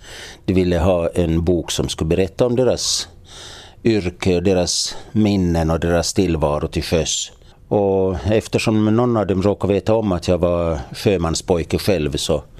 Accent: Åland, Finland; Jag är född och uppvuxen på Åland. Mina föräldrar var båda närpesbor

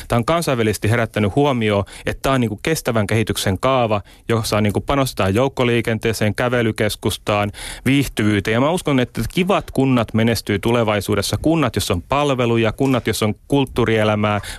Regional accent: Turku, Southwest Finland, Finland; Pitää muistaa, että mä oon turkulainen ja mä en tunne näitä yksityiskohtia.

